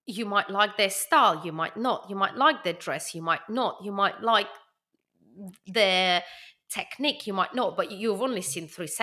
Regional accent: Russia; But as I was born in Russia and brought up, I consider myself, I think, culturally more Russian than Korean.

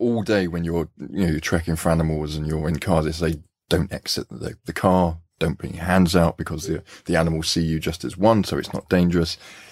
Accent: East of England, United Kingdom; when we were young, my dad used to work in Kent and we grew up in Essex and we used to go and visit my grandparents in London.

